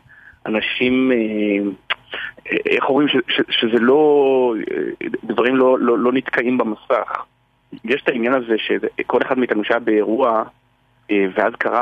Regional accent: Haifa, Haifa District, Israel; born there; אני נולדתי בחיפה.

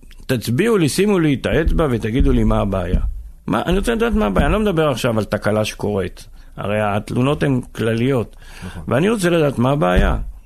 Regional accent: Haifa District, Israel; מה חי? אני נולדתי פה.

